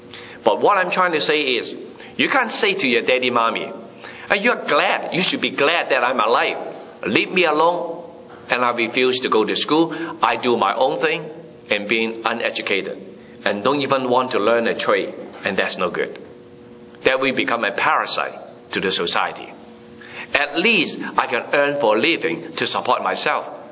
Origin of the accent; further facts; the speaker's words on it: Hong Kong; first language Cantonese; English is a second language; now in Canada; I was born in Hong Kong, and I came to Canada in 1973. I don't learn that much English when I was in Hong Kong because mostly we speak Cantonese in Hong Kong. So English is not our mother tongue. English is our second language. And Cantonese is my mother tongue.